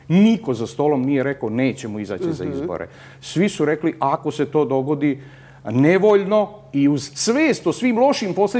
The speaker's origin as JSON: {"language": "Serbian", "town": "Novi Sad", "region": "Vojvodina", "country": "Serbia"}